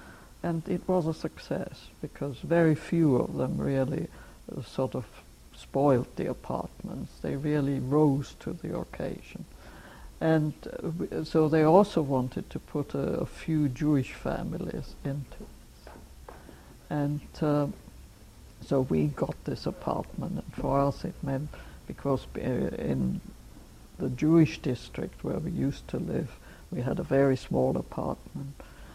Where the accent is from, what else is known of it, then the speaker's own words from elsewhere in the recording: Vienna, Austria; Yes, I was born in Vienna, the youngest child of two elder brothers. And everything seemed to have just a normal childhood, and I am Jewish